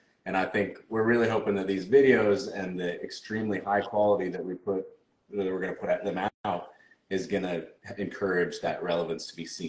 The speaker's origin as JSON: {"language": "English", "region": "Oregon", "country": "United States", "said": "I'm from Oregon."}